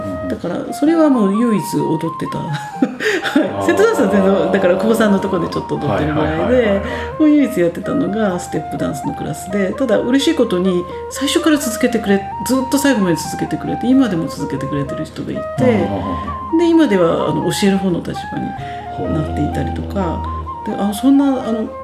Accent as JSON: {"language": "Japanese", "region": "Tokyo", "country": "Japan", "lives_now": "Shiga, Japan", "said": "あの私東京の人間で"}